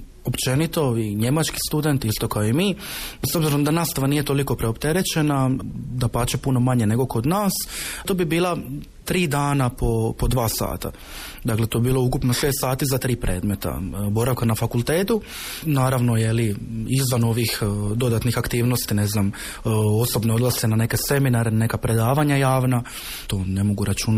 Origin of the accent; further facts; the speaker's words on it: Split, Split-Dalmatia County, Croatia; iz Splita sam, studiram na Filozofskom fakultetu, sociologiju, trenutno sam na drugoj godini preddiplomskog studija.